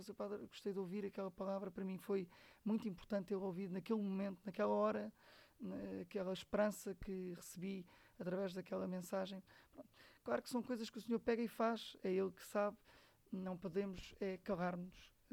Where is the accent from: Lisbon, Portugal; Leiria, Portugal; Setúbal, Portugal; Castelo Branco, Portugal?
Lisbon, Portugal; Eu que sou de Lisboa, sou menino de Lisboa, mas estou muito bem no Oeste, muito contente por estar aqui